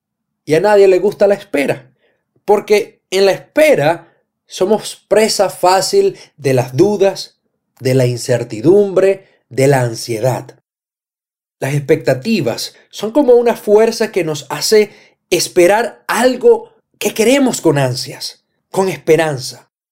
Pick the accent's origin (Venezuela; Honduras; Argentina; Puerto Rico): Venezuela; En mi país, Venezuela, antes de la Navidad, acostumbrábamos a escribir cartas al niño